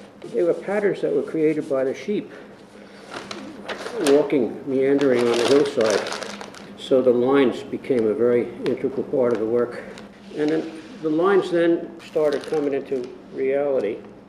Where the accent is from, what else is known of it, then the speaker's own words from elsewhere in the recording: New York, United States; The toughest people are the New Yorkers. They are, and I'm from New York, so I can say that.